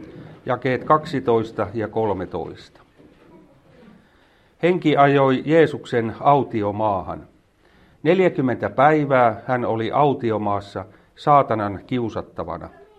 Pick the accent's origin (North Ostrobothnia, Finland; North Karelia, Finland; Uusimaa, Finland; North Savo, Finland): Uusimaa, Finland; Kirkkonummi; Täällä meillä on meri siellä, kun mä oon Kirkkonummelta, sillä on merenjää, mutta täällä on järvenjää.